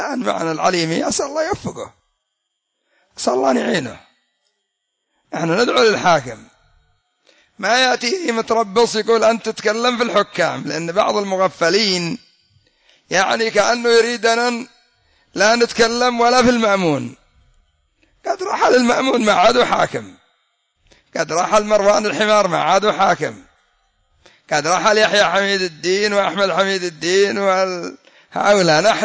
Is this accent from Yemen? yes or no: yes; Yemen; حتى سبب تأخر النفط عندنا في اليمن